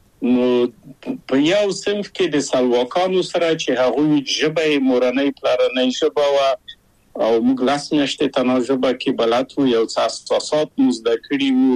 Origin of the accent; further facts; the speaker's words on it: Kabul, Afghanistan; moved away as an adult; now in Czechoslovakia; زه له کابله په یو دولتي بورس چکسلواکیا ته راغلم.